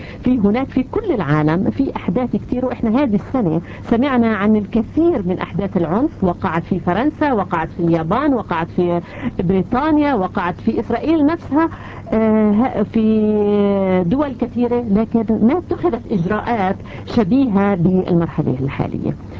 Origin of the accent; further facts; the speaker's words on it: Palestine; أنا كإنسان فلسطيني